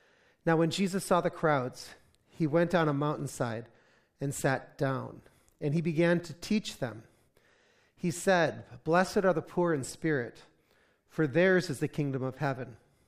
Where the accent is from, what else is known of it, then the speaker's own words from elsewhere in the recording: North Dakota, United States; you guys know I'm from North Dakota, right? And North Dakota is known for a lot of things, but it's not known for crowds.